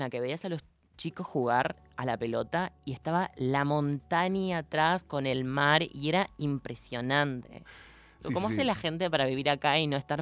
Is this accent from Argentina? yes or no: yes; Diamante, Entre Ríos, Argentina; now in Buenos Aires, Argentina; no escapando de Diamante, de mi pueblo, sino más bien viniendo a vivir la vida que quiero vivir acá.